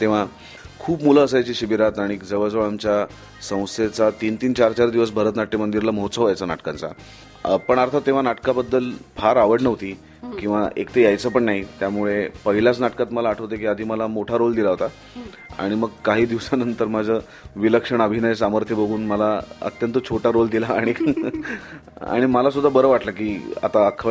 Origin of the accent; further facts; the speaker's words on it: Pune, Maharashtra, India; रोडला ताराबाई काहीतरी समथिंग असं एक नर्सिंग होम होतं जिकडे माझा जन्म झाला. आणि आय एम व्हेरी हॅपी की मी एक पक्का पुणेरी आहे.